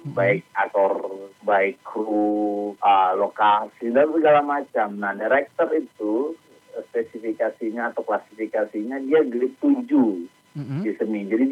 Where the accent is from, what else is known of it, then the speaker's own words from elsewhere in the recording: Yogyakarta, Special Region of Yogyakarta, Indonesia; now in Jakarta, Indonesia; saya dari Jogja ke Jakarta, dari teater sampai Jakarta